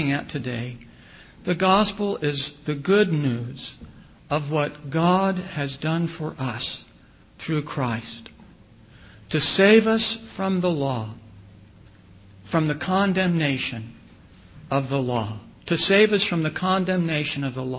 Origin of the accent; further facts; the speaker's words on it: Asheville, North Carolina, United States; When I was growing up in the Asheville, North Carolina, Seventh-day Adventist Church